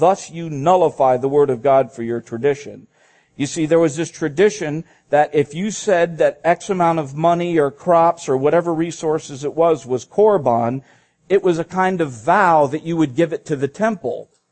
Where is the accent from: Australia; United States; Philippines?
Philippines; Where I grew up in the Philippine Islands, the respect for parents is off the charts.